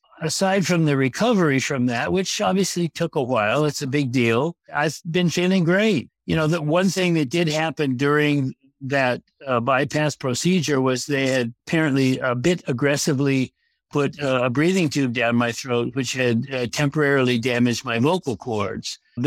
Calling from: Los Angeles, California, United States; Well, I'm at home in good old Los Angeles

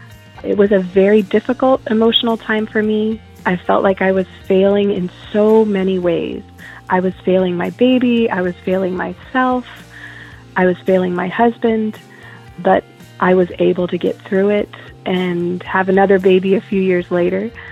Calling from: Richardson, Texas, United States; I'm calling from Richardson, Texas.

